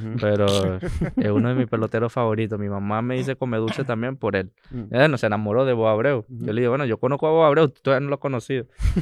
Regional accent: Yaracuy, Venezuela; born there; Yo nací en Yaracuy. Es caliente.

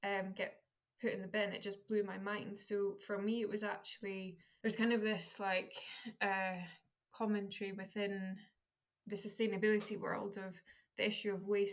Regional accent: Dundee, Scotland, United Kingdom; I'm from Dundee, I'm very proud to be from Dundee. But I was also, because I went to a normal state school in Dundee

